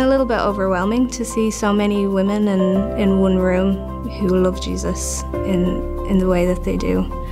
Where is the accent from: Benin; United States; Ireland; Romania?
Ireland; Dublin, Leinster; I'm from Dublin, Ireland.